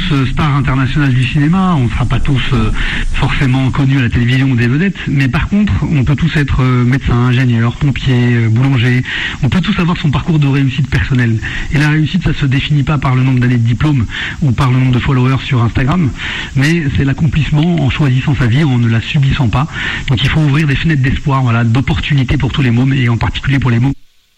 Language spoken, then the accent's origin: French; France; born there; Omar Sy, moi, vous probablement, on est nés en France. On est des Français, indéfectiblement